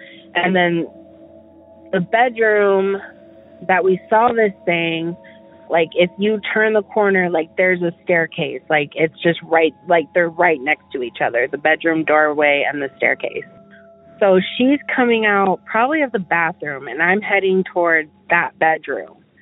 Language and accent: English; Omaha, Nebraska, United States; I am from Omaha, Nebraska.